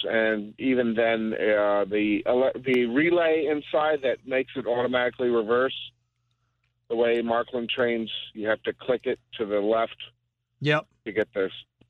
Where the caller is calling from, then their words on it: North Bennington, Vermont, United States; I'm actually in North Bennington right now looking for a VRS detour train because of that Hoosack Tunnel.